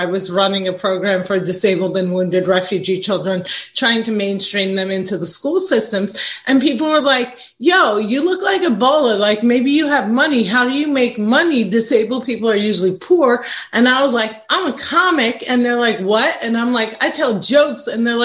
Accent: United States; And growing up in the United States, I had one dream and one dream only.

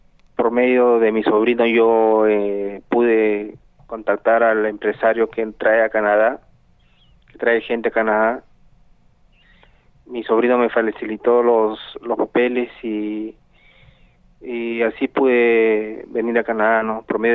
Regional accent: Comas, Lima, Peru; yo soy de Perú, de la capital de Lima, de un distrito llamado Comas, es al norte de Lima, al norte de Lima Norte

